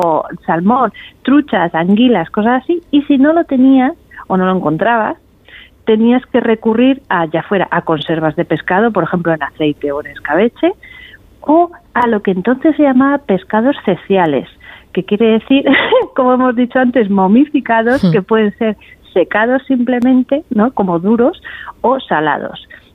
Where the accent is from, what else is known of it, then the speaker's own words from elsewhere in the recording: Bilbao, Basque Country, Spain; yo soy de Bilbao y que los vascos se supone que descubrimos América antes que Cristóbal Colón